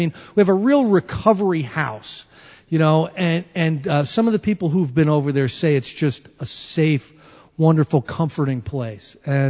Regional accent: Northeast, United States; I'm from the Northeast.

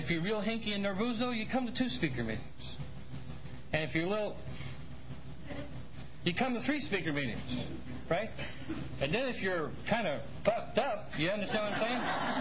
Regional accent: San Francisco, California, United States; Born and raised in San Francisco. The city by the Golden Gate.

